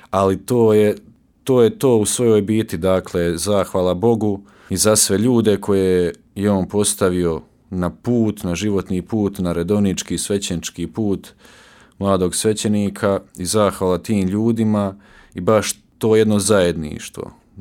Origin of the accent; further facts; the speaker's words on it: Široki Brijeg, West Herzegovina Canton, Bosnia & Herzegovina; ja sam sa Širokog Brijega, kao što smo već rekli, selo Mokro, peto i najmlađe dijete u obitelji … Ive, rođene Zorić, i odgajan sam tako uvjeri u katoličkom duhu